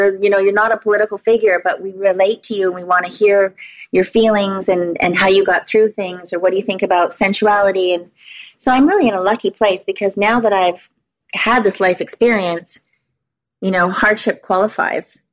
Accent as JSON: {"language": "English", "region": "British Columbia", "country": "Canada", "tie": "born or raised there", "also_born_or_lived": "Los Angeles", "said": "I'm Canadian, and I think it's the only way I survived being in Los Angeles or being in that world at all, is because I had a good foundation, good roots here on Vancouver Island."}